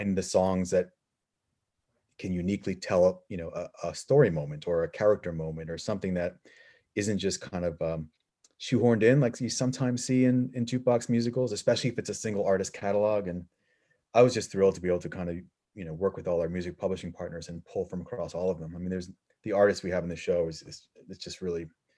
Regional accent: New York, United States; So being a New Yorker, the first thing thought was

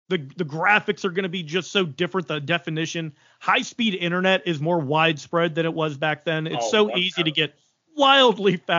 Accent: the South, United States; And also, I just think, like, especially us growing up in the South, it's so regional.

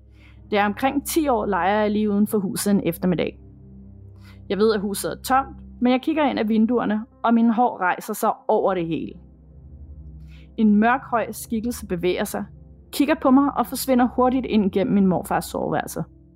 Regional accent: Chile; Jeg boede som barn i Chile, ude på en kæmpe grund, omgivet af masser af marker og skov.

